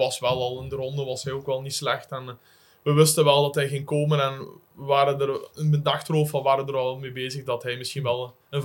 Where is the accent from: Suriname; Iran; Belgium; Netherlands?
Belgium; Flanders; moest je als Vlaming, raar maar waar, moest je dan de wedstrijd in Wallonië gaan rijden